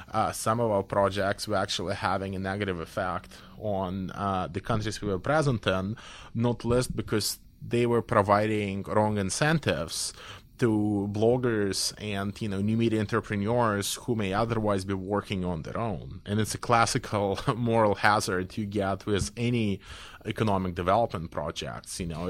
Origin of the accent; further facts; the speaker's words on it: Belarus; I come from Belarus, as you've mentioned, so I've always been interested in the questions of democratization